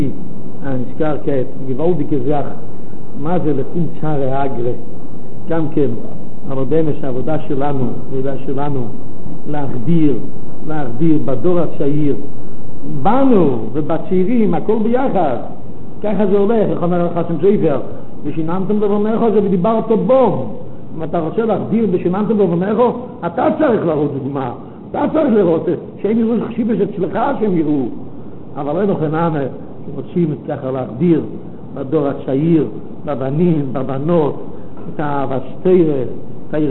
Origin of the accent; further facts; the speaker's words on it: Bnei Brak, Tel Aviv District, Israel; אני בני ברקי. אצלנו בבני ברק